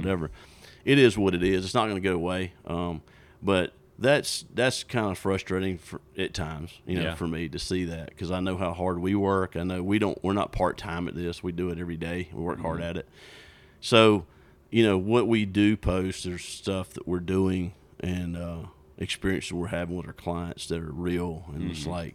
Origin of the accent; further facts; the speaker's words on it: Georgia, United States; growing up in South Georgia, we had this, the Big Pig Jig is what it was called.